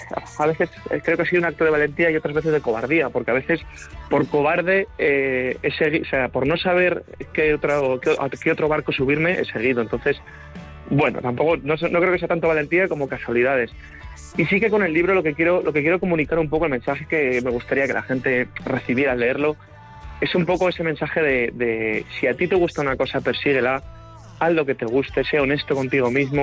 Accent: Tarazona, Aragon, Spain; me sale de forma natural presumir de mi tierra, de mi Tarazona, de mi Moncayo y siempre lo he hecho, siempre lo haré

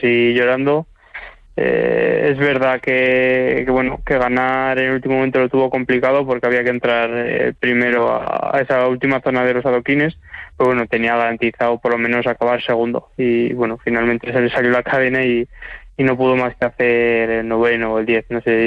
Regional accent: Aragon, Spain; nos hemos juntado los cuatro que no solo somos de Aragón, sino de la misma provincia, de una edad muy parecida.

